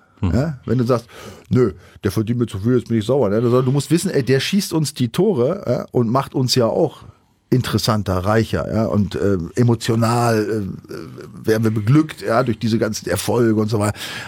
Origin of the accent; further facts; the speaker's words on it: Northern Germany, Germany; ich komm nur aus Norddeutschland, ja, nicht aus Norwegen oder sonst wo.